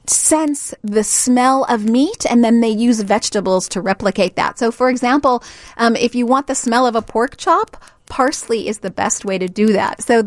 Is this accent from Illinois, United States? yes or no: yes; Chicago, Illinois, United States; Oh, hey, I'm born and raised in Chicago. This is Chicago's not farmland, but I'm in the Midwest.